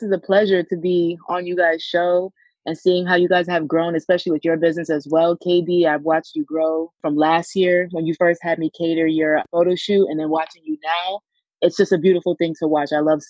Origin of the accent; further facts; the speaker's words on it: Valley Stream, New York, United States; I am from Valley Stream, New York. My mom is Haitian and my dad's Jamaican